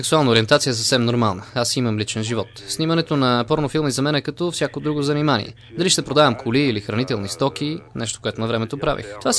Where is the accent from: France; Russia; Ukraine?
France; Bulgarian is a second language; аз като французин свикнал да живея в страна, в която имаме пълна свобода.